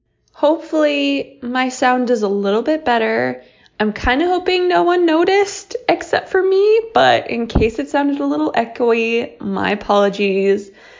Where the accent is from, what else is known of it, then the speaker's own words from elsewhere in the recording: Midwest, United States; Now, if you know us, you know we're from the Midwest.